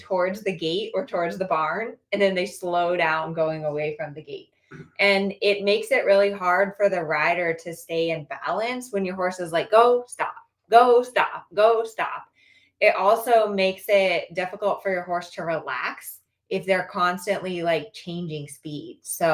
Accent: Colorado, United States; now in California, United States; I grew up in Colorado. My mom still lives in Colorado, but I left and moved to California.

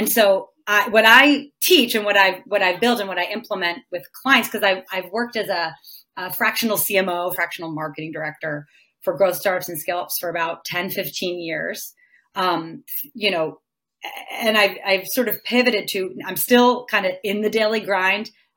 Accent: New Jersey, United States; Cause I grew up in New Jersey. I went to school in New York

